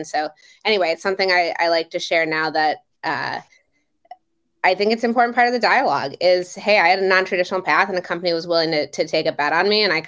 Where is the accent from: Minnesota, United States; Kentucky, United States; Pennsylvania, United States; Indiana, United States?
Minnesota, United States; and was born and raised in Minnesota.